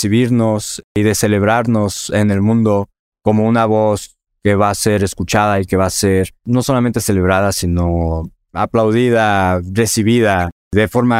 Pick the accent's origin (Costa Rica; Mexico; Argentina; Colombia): Mexico; Como mexicanos, todo el tiempo estamos escuchando más o menos banda o corridos.